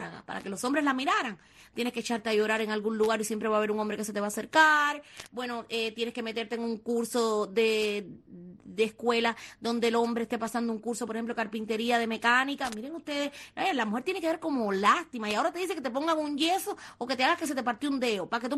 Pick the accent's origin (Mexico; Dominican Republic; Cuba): Cuba; Pero como buena cubana